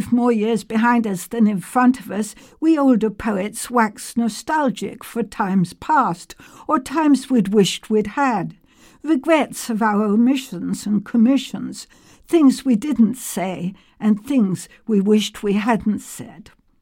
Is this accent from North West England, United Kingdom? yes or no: yes; Blackpool, North West England, United Kingdom; I was brought up in Blackpool, a seaside honky-tonk kind of town on the northwest coast of England.